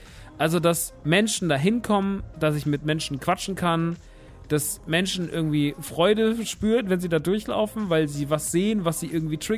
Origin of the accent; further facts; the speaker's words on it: Rodgau, Hesse, Germany; alte Heimat, eher eine kleine Stadt in der Nähe von Offenbach und Frankfurt und so und Dietzenbach und Aschaffenburg und sowas. Da irgendwo in der Mitte liegt Rottgau